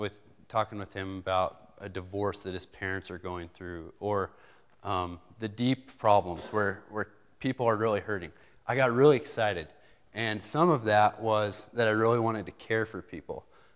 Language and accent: English; Rock Springs, Wyoming, United States; I grew up in Rock Springs, Wyoming, and I just graduated in May of 06.